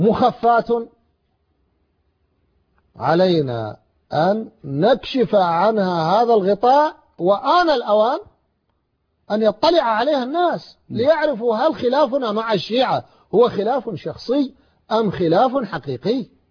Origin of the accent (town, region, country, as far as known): Iraq; born or raised there